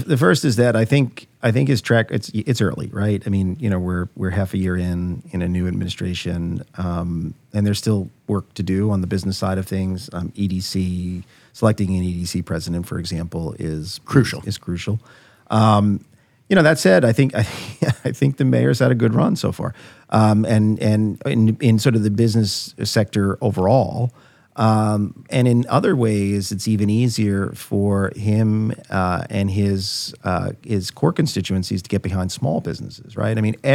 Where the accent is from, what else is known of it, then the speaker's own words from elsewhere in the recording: Brooklyn, New York, United States; growing up in Brooklyn, 70s, 80s, and 90s, I never would have, you know, we were hesitant to even tell people we're from Brooklyn back then.